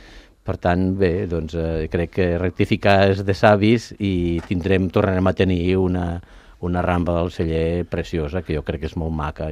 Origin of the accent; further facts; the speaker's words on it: Ponts, Catalonia, Spain; jo vinc de Ponts, soc de Ponts, fa molts anys, vaig néixer allà